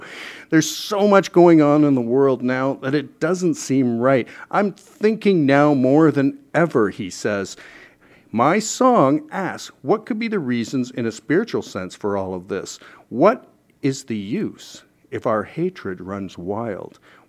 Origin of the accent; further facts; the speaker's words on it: London, Ontario, Canada; because I'm from London, Ontario, born in London, Ontario, born and raised, actually.